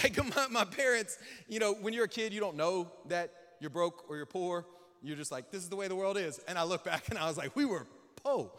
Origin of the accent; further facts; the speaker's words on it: Lake Charles, Louisiana, United States; born there; I was born in Lake Charles, Louisiana, raging Cajun.